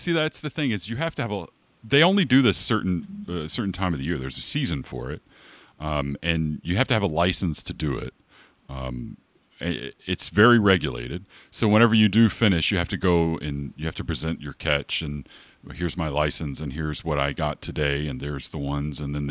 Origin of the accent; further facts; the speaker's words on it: the South, United States; Well, sorry. I am from the South.